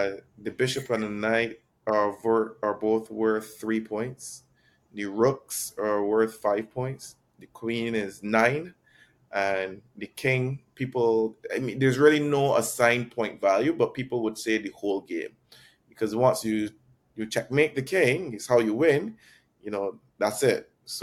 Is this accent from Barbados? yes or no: yes; Barbados; I'm from Barbados.